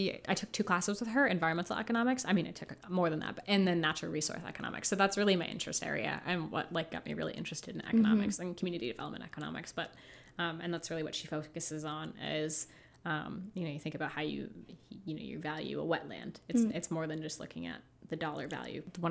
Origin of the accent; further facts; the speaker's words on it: Turner, Maine, United States; I am from Turner, Maine, which is it's near the Lewiston-Auburn area. I actually came to Down East, Maine for the job.